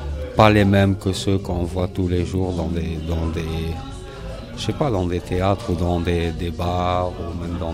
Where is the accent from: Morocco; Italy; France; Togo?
Morocco; French is a second language; moved away as an adult; now in Helsinki, Finland; j'habite ici, je suis marocain, j'habite ici à Helsinki depuis 89. Depuis 1989, c'était un passage de différents pays, au début au sud de l'Europe